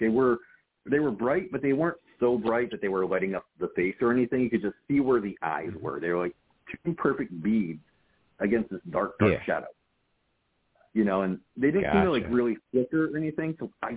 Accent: New England, United States; I come from a family of hunters. So growing up in New England, we know what bears sound like, okay?

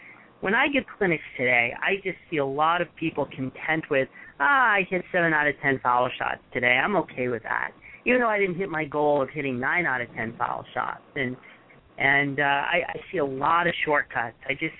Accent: Brooklyn, New York, United States; when I grew up in Brooklyn, we would go down to the park

